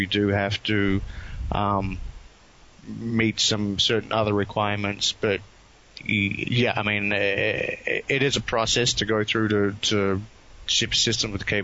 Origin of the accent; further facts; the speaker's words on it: Australia; now in United States; I mean, even though I'm Australian, so I understand PAL talk. It's been a long time since I was there